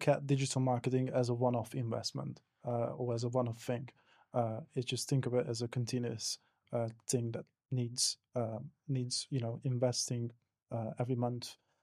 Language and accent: English; Hungary; English is a second language; now in United Kingdom; So because I come from, I'm originally from Hungary